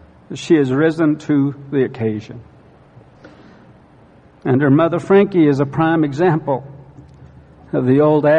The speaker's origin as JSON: {"language": "English", "region": "Oklahoma", "country": "United States", "tie": "born or raised there", "said": "Oklahoma Baptist University, my home state"}